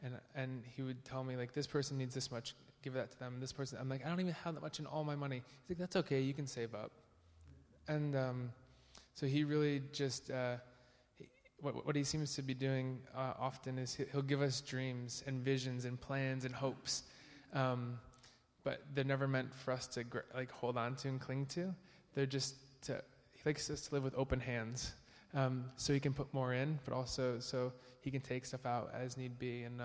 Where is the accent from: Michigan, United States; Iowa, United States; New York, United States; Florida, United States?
Michigan, United States; Holland; now in London, United Kingdom; and I'm from Holland, Michigan, in the United States.